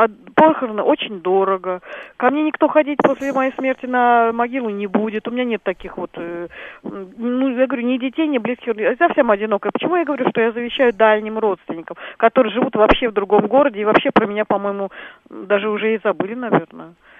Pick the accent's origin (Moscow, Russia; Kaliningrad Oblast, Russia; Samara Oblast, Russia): Moscow, Russia; я из Москвы.